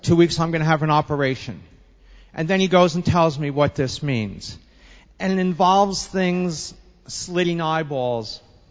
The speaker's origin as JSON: {"language": "English", "town": "Long Island", "region": "New York", "country": "United States", "tie": "born or raised there", "also_born_or_lived": "Manhattan", "said": "I was born in Manhattan. I grew up in Long Island."}